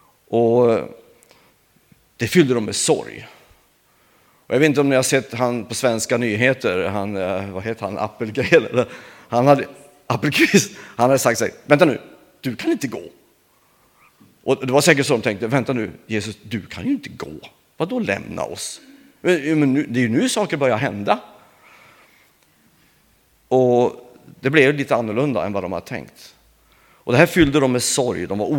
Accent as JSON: {"language": "Swedish", "town": "Örnsköldsvik", "region": "Västernorrland County", "country": "Sweden", "tie": "born or raised there", "also_born_or_lived": "Burträsk", "accent": "Norrland", "said": "Ja, ni får väl ursäkta min dialekt. Jag är ju norrlänning. Jag uppväxte i Örnsköldsvik och med en pappa som var från Nätrahållet. Och sen flyttade jag till Burträsk då 86 eller något sånt"}